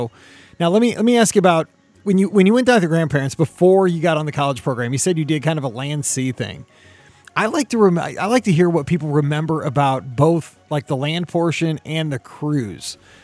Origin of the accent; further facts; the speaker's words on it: Missouri, United States; especially with, I'm from Missouri, where Walt lived for a little bit, and we're very proud of him.